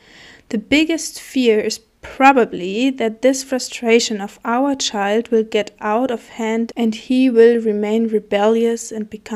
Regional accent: Germany; I come from Germany, and I have almost 3 kids.

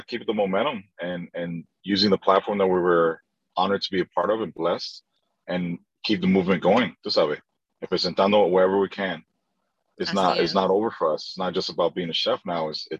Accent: New York City, New York, United States; now in Oakland, United States; born and raised in New York City, Washington Heights.

